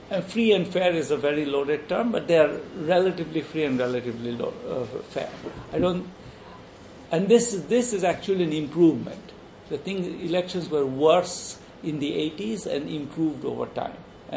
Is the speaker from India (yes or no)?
yes; West Bengal, India; Also, in the state where I grew up in West Bengal